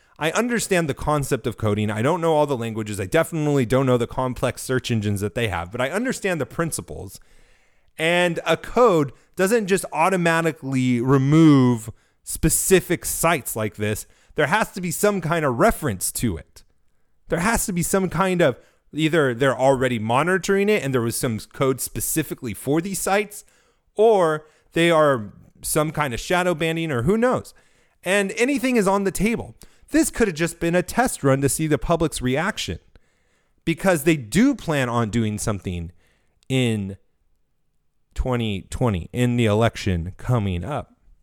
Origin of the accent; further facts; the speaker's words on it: California, United States; coming from my hometown of California, my home state.